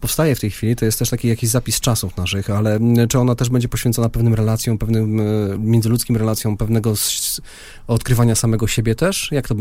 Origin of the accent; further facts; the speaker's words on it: Gdańsk, Pomeranian Voivodeship, Poland; Gdańsk to moje rodzinne miasto.